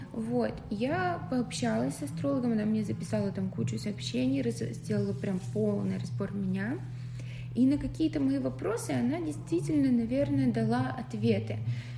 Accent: Tula, Tula Oblast, Russia; И у нее в моем городе, я из Тулы

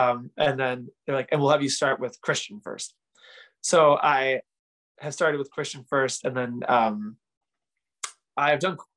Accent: Chicago, Illinois, United States; and I'm from Chicago, and I was actually living with my parents at the time because I moved out of my apartment when I got the tour.

